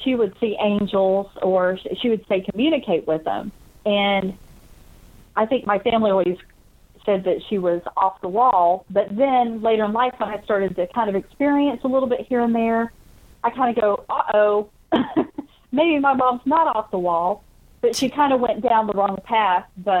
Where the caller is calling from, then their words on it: Georgia, United States; from Georgia.